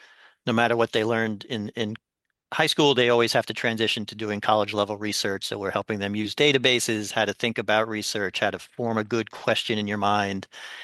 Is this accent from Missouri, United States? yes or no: no; Queens, New York, United States; Yes, I am. I grew up in Queens.